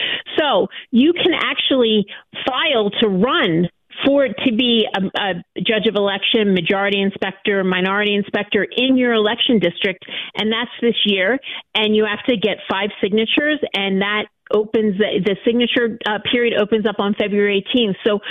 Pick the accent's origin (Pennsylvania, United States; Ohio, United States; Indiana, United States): Pennsylvania, United States; Philadelphia; My feeling on that as a Philadelphian is, first of all, I'm a lawyer